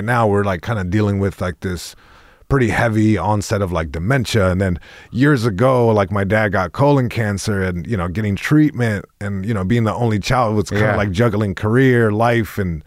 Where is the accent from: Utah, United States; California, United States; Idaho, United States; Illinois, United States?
California, United States; Long Beach; first language Spanish; English is a second language; It's also interesting because even though I was born here in Long Beach, born and raised